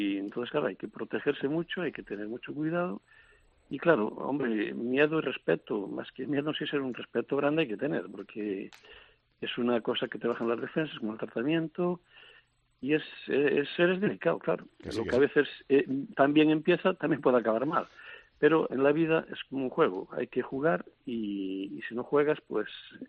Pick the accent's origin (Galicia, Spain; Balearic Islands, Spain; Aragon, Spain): Galicia, Spain; Ourense; Es de Ourense también, somos los dos de Ourense.